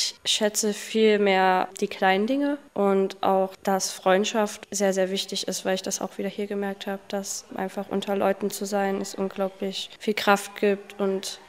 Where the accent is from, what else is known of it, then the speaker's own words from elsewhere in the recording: Leipzig, Saxony, Germany; ich komme aus Leipzig, bin 17 Jahre alt.